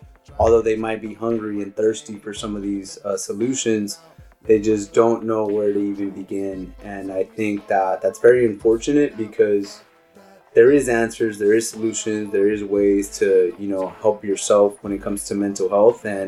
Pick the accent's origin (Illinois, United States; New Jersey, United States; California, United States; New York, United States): California, United States; Long Beach; I grew up in Long Beach, predominantly, pretty much for the most part. I was born in South Central LA, but really I was raised my entire life in North Long Beach.